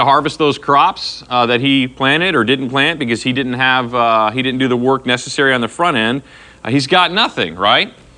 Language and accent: English; Texas, United States; now in Fresno, United States; I grew up in Texas in totally different climate.